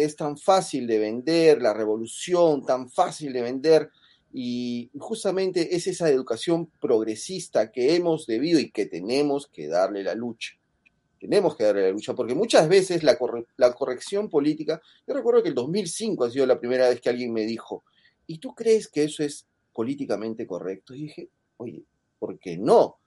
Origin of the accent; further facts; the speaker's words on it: Peru; encontraron el tema del indigenismo, por ejemplo, en mi país, y le echaron la culpa, por supuesto, a los españoles